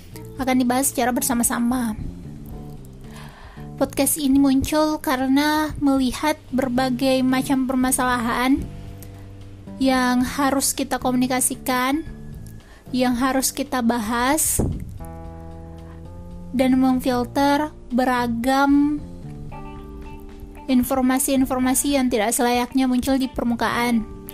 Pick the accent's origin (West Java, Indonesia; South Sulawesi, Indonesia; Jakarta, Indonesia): South Sulawesi, Indonesia; Jadi saya asalnya dari Sulawesi Selatan dan tinggalnya di Kota Makassar.